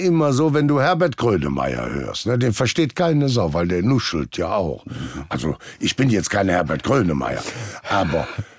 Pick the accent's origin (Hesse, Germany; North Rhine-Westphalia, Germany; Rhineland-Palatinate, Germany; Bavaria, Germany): Rhineland-Palatinate, Germany; Prüm; Aber ich komme ja gebürtig aus Prüm, also die tiefste Eifel.